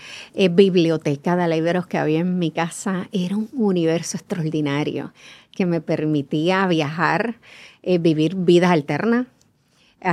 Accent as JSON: {"language": "Spanish", "town": "Mayagüez", "country": "Puerto Rico", "tie": "born or raised there", "said": "Yo soy natural de Mayagüez. Mi papá es natural de Cabo Rojo y mi mamá de Aguada, así que soy del oeste."}